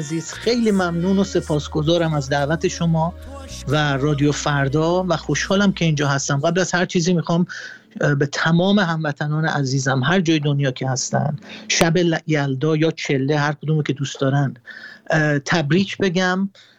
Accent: Iran; این از جهت اینی که من ایرانیم.

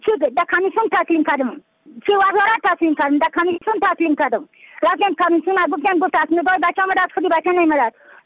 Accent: Badakhshan, Afghanistan; از بدخشان هستم، مرکز بدخشان، ولسوالی اتل پایان، قیره وینگ،

